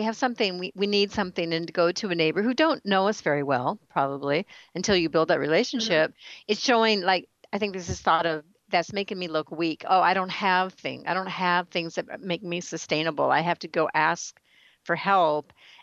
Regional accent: Seattle, Washington, United States; when I grew up in Seattle, and we were connected by the children in the neighborhood

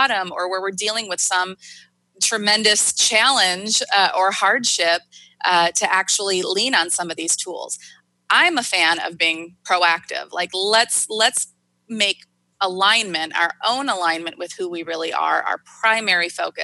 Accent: Minnesota, United States; I'm from Minnesota.

